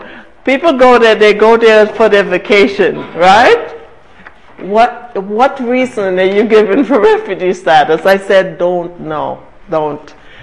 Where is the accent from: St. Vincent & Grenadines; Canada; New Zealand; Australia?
St. Vincent & Grenadines; now in United States; I'm from St. Vincent, so St. Lucia is just across the waters from where I'm from.